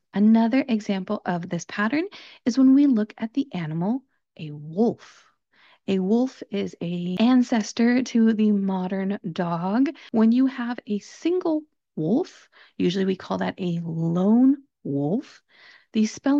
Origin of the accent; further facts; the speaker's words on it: California, United States; accent: Southern California; That's my particular accent. I'm from Southern California, and that's the accent that I speak with.